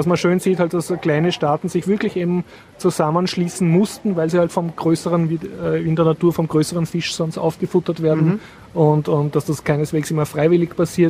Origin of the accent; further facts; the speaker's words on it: Austria; als Österreicher ist das nicht so erfreulich